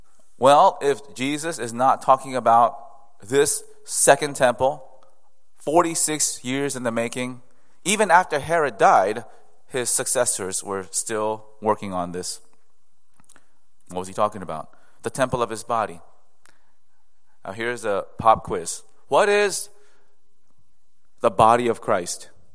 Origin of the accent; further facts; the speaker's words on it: the South, United States; I grew up in the South, where I was surrounded by people who believed that the Bible was inerrant and infallible.